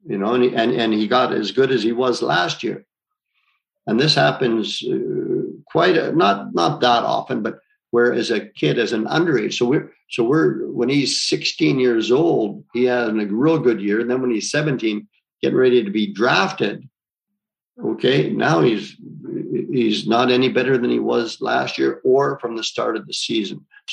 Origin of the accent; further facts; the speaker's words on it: Italy; when I was growing up in Italy.